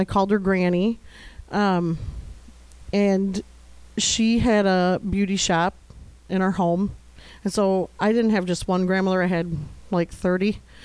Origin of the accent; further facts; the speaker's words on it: Rochelle, United States; born there; I was born in Rochelle to a 17-year-old mother who knew she was giving me up for adoption.